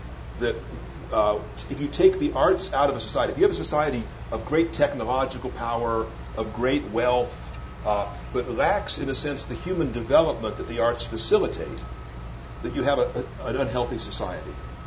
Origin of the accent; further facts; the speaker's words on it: United States; Now, I mean, I was raised in America, so I naturally think that people that are readers are less active.